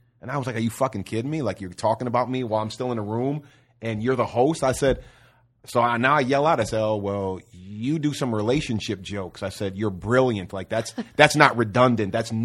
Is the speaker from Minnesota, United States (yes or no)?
no; Cicero, Illinois, United States; also born or lived in Chicago; Especially where I'm from, because I'm from the west side of Chicago, and I grew up in Cicero, Illinois. When I grew up in Cicero, it was ran by the mafia.